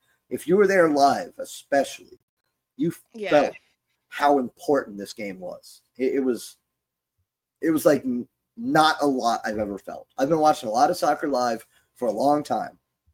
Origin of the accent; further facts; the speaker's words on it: Tampa, Florida, United States; So to do it in front of 5,006 people in my hometown in Tampa.